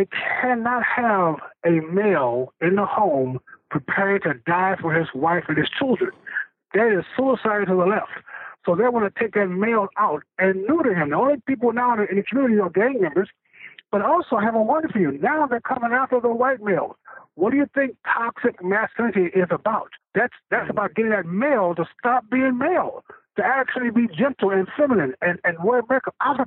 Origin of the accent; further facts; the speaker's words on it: United States; I am an American. I'm a Vietnam veteran. This is my country.